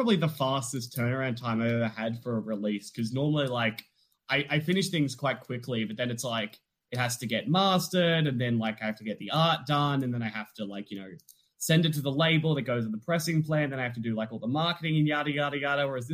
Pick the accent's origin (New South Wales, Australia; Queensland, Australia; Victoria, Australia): Victoria, Australia; Melbourne; I'm from Melbourne